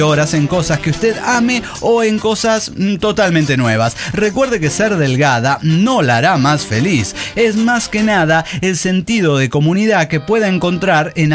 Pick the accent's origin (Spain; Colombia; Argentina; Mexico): Argentina; Córdoba; de Córdoba, Argentina.